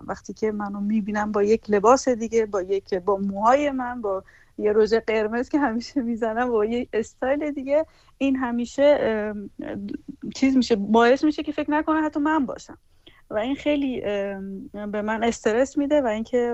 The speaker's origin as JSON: {"language": "Persian", "country": "Iran", "tie": "born there", "said": "من تو ایران به دنیا آمدم، من پاسپورت اروپایی ندارم"}